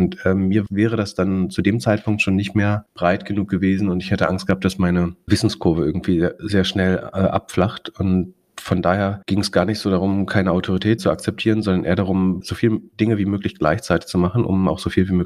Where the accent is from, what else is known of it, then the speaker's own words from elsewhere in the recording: Greifswald, Mecklenburg-Vorpommern, Germany; Ja, ich bin tatsächlich da Native in Greifswald gewesen.